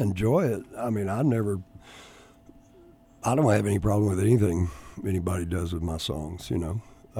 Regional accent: Texas, United States; Well, growing up in South Texas, you know, the first guitar you get is a Mexican guitar

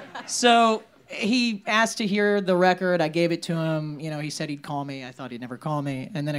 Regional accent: Memphis, Tennessee, United States; Well, so I am from Memphis

